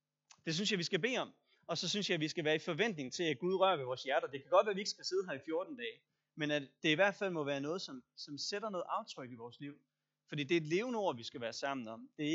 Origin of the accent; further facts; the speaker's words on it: Tarm, Central Denmark Region, Denmark; moved away as an adult; also born or lived in Kyvling; now in Copenhagen, Denmark; jeg er født og opvokset i Tarm, og så boede jeg det meste af min barndom i Kyvling, hvis nogen af jer kender det, underlige sted mellem Tarm og Lønborg, og der boede jeg så, indtil jeg flyttede til København for at studere.